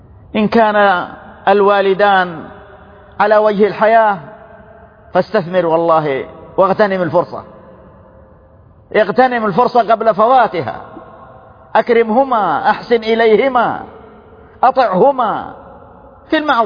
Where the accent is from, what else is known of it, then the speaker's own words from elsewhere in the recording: Saudi Arabia; بلدنا المملكة العربية السعودية